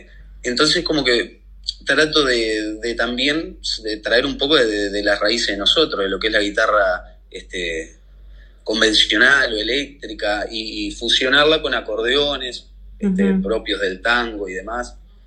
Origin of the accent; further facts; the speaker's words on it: Uruguay; Yo como uruguayo también me gusta que sepamos que, digo, tenemos cosas muy buenas en la cultura